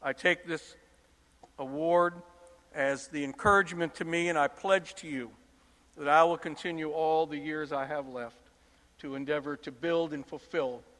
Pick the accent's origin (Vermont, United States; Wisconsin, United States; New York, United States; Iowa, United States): Iowa, United States; We have Secretary Vilsack from Iowa. I'm from Iowa.